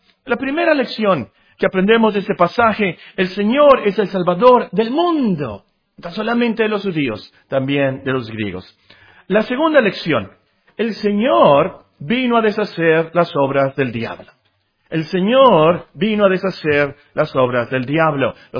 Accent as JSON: {"language": "Spanish", "country": "Mexico", "said": "nosotros somos mexicanos"}